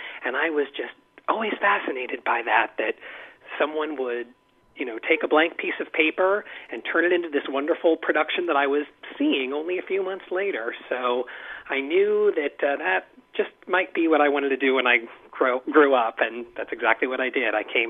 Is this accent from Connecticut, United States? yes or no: no; Kansas City, Kansas, United States; now in New York, United States; Yes, mm-hmm. Born and raised in Kansas City.